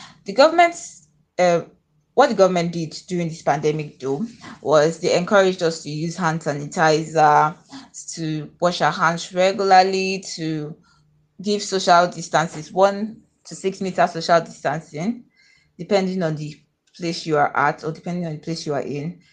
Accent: Akwa Ibom, Nigeria; I'm from Akwa Ibom State in Nigeria, and I'm a real estate analyst.

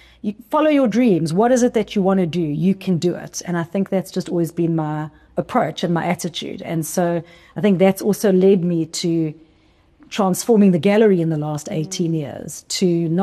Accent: South Africa; Growing up in South Africa in the 80s and 90s, we didn't really have sort of like MoMA or Tate

